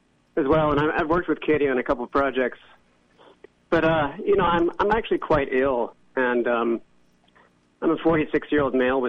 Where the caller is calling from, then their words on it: Baltimore, Maryland, United States; I'm calling from Baltimore, Maryland.